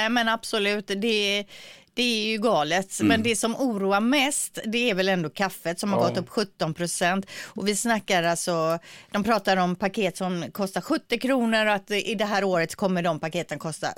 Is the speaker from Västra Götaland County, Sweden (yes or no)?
yes; Gothenburg, Västra Götaland County, Sweden; Och det är ju drömmen som göteborgare att ha en egen spårvagn.